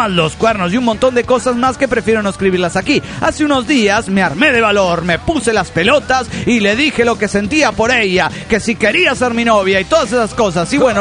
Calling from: Tucumán, Argentina; de Tucumán.

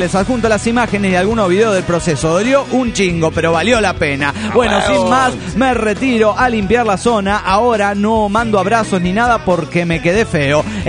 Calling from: Toluca, State of Mexico, Mexico; Con la novedad desde Toluca, México

